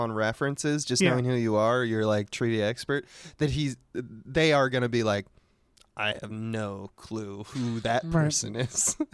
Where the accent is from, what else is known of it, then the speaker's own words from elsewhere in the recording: Morgan Hill, California, United States; California boy. Grew up in Morgan Hill, California.